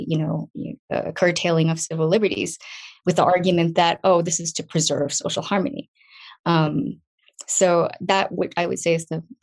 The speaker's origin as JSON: {"language": "English", "country": "Singapore", "tie": "born or raised there", "said": "growing up in Singapore helped to kind of feed that view"}